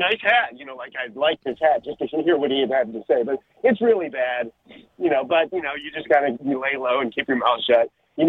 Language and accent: English; Detroit, Michigan, United States; But, yeah, I'm from Detroit, but I've lived down here for 30 years.